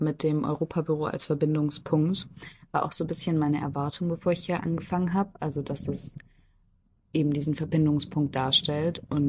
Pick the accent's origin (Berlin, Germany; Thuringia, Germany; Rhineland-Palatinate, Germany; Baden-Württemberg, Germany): Baden-Württemberg, Germany; now in Brussels, Belgium; mit meiner Heimatregion, meinem Heimatbundesland Baden-Württemberg